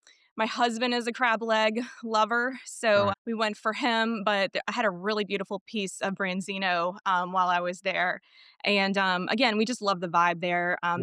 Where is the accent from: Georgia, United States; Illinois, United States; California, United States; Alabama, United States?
Georgia, United States; Augusta; also born or lived in Atlanta; So I grew up in Augusta, Georgia, went to the University of Georgia. I grew up in Augusta, Georgia, went to the University of Georgia for college.